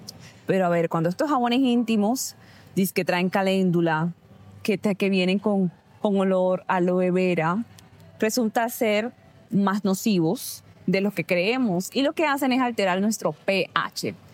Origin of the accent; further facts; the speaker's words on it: Sincerín, Bolívar, Colombia; Sí, yo también soy de Sincerín